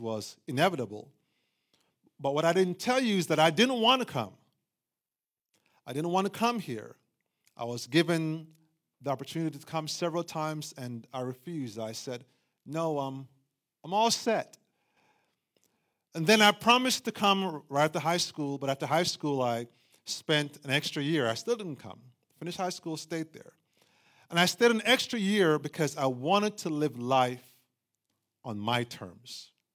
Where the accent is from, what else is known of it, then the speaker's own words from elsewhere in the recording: Jamaica; now in United States; Born and raised in Jamaica, yes. But when I was born, most of my family was already living in this country.